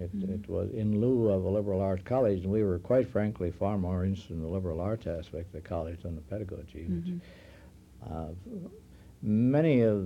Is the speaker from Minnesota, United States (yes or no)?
yes; Detroit Lakes, Minnesota, United States; I grew up in Detroit Lakes, yes.